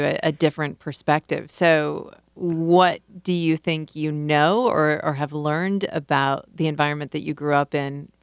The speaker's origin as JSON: {"language": "English", "town": "Cedar Falls", "region": "Iowa", "country": "United States", "tie": "born or raised there", "said": "I grew up in Cedar Falls, Iowa, right across the river"}